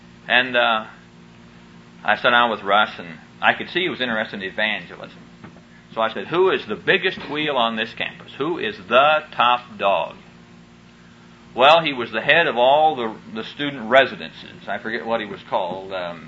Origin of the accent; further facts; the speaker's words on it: Neola, Iowa, United States; I'm from Neola, Iowa. Where's that? Well, I said, never mind. I'm just from Iowa.